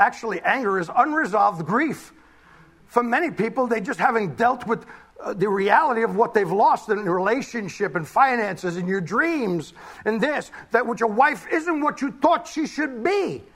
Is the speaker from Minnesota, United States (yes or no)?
no; Bronx, New York, United States; I come from the Bronx. Hey, I'm a hood.